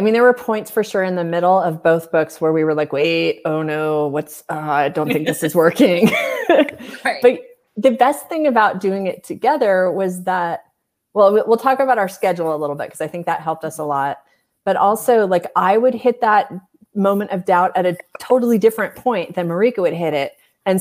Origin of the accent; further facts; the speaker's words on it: California, United States; oh yeah, I'm from California too.